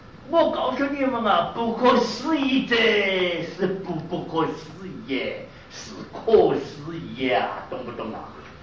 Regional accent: China; 我们中国人一看了阿僧祇了，无量无数这一了，这个佛教啊，真是不得了

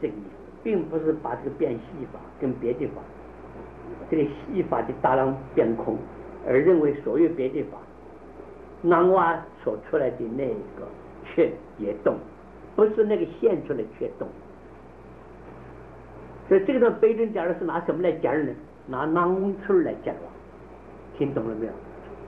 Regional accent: China; 这个地方我们内地人讲话很不讲逻辑，在这个地方好像我们中国人做什么事没有是非观念

